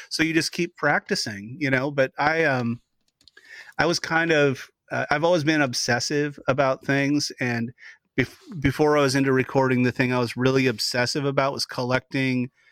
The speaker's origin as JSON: {"language": "English", "town": "Portland", "region": "Oregon", "country": "United States", "tie": "born or raised there", "also_born_or_lived": "Oklahoma City", "said": "No, I grew up in Portland, Oregon, just on the outskirts of Portland, Oregon."}